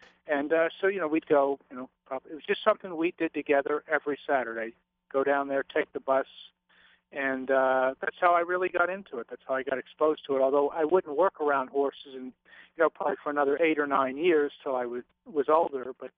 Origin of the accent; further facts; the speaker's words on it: Lutherville, Maryland, United States; You know, I grew up in Baltimore County, in Lutherville, not far from Timonium